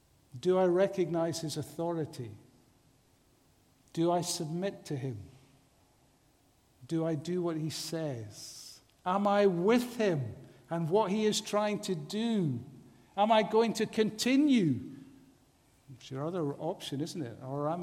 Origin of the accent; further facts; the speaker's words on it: Edinburgh, Scotland, United Kingdom; And I remember as a boy, growing up in Edinburgh